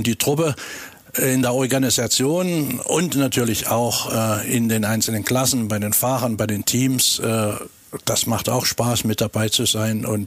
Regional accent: Saxony, Germany; ich komme ja aus dem Sächsischen.

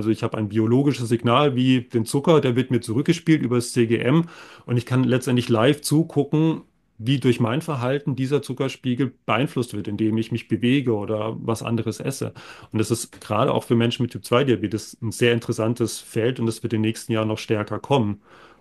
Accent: Bad Mergentheim, Baden-Württemberg, Germany; born there; weil ich tatsächlich auch gebürtiger Mergentheimer bin, dass ich jetzt hier auch arbeiten kann.

